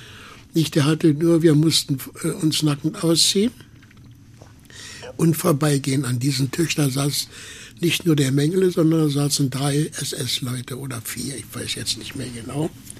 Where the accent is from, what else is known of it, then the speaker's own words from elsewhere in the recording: Berlin, Germany; Ich bin ja dann hier auch groß geworden in Mitte, wo man so Berliner hat.